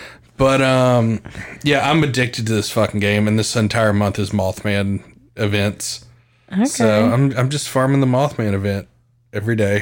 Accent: West Virginia, United States; Fallout 76 takes place in my home state of West, by God, Virginia.

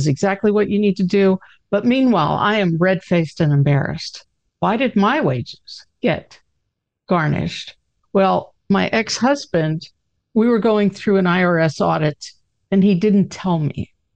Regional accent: Pittsburgh, Pennsylvania, United States; accent: Pittsburghese; now in Orlando, United States; I'm in Orlando, Florida. Most of my life I spent in Pittsburgh. So you may hear some of my Pittsburghese. But yes, I'm now in Orlando, Florida.

